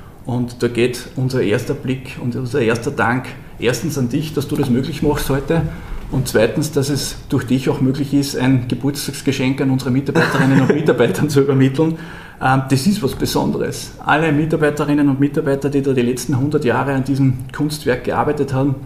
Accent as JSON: {"language": "German", "town": "Freistadt", "region": "Upper Austria", "country": "Austria", "tie": "born or raised there", "said": "Es gibt in meiner Heimatstadt, in Freistadt in Oberösterreich, einen großen Transportunternehmer"}